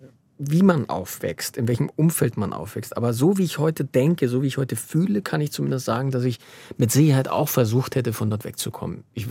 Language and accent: German; Bavaria, Germany; Und deshalb ich bin in Bayern aufgewachsen, ich hatte überhaupt keine Erfahrung mit diesem System.